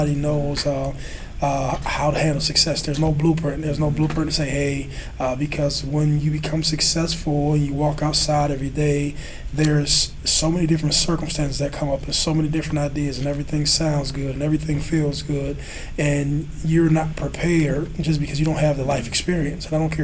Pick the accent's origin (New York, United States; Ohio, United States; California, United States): Ohio, United States; Youngstown; moved away; So I leave Ohio. So I leave my hometown. Right. So the attitude, the mentality, and the character I had in my hometown, it worked for my hometown. But the social dynamics in Youngstown, Ohio, are very different than they are in Columbus, Ohio.